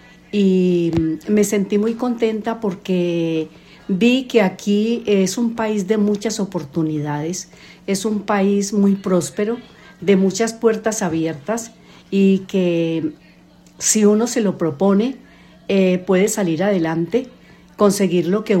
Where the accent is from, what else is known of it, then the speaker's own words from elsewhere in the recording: Cali, Valle del Cauca, Colombia; moved away as an adult; now in United States; Bueno, soy de Cali, Colombia. Mi infancia fue bonita. Me crié con mis abuelos.